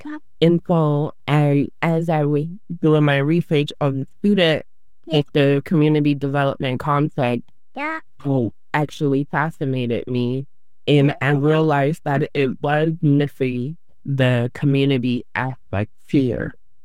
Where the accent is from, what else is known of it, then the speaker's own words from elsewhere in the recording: Portland, United States; I'm born and raised in Portland.